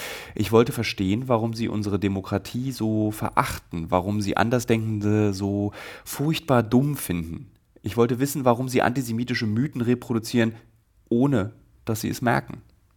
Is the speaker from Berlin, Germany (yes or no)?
yes; Berlin, Germany; wie ich sage, als Berliner